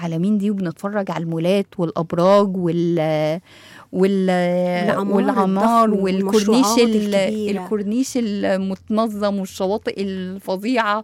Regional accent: Egypt; ودي حاجه عشان نراجع نفسنا احنا بقى كمصر، كمصريين

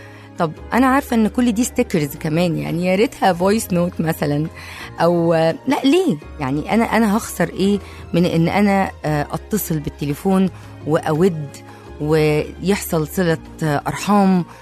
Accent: Egypt; وكانوا بيعملوا ده علشان عراقتنا، علشان احنا مصريين

